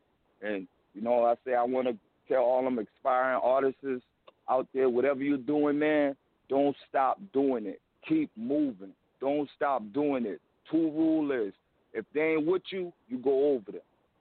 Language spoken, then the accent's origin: English; Charleston, South Carolina, United States; I'm from South Carolina, from Charleston, South Carolina, playboy.